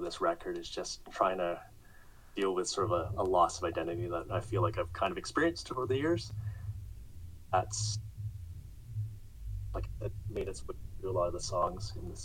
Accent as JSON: {"language": "English", "town": "Edmonton", "region": "Alberta", "country": "Canada", "tie": "born or raised there", "said": "And Edmonton's actually my hometown. That's where I was born and raised. So it's always fun to go back and see friends at my high school and stuff like that."}